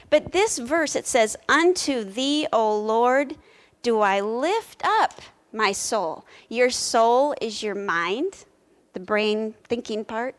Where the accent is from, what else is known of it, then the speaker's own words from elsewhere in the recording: Twin Cities, Minnesota, United States; I grew up in the Twin Cities.